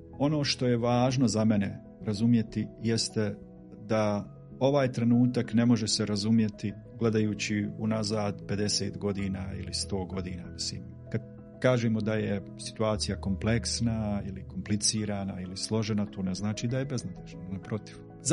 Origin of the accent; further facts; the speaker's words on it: Prnjavor, Federation of Bosnia and Herzegovina, Bosnia & Herzegovina; Djetinjstva se sjećam kao u Prinjavoru kod Kalesije